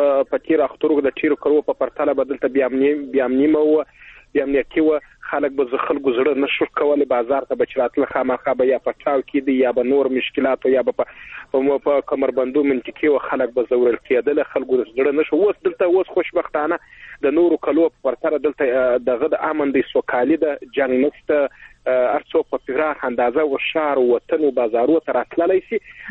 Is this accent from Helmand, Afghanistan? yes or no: yes; Helmand, Afghanistan; د هلمند نړۍ کې وله ده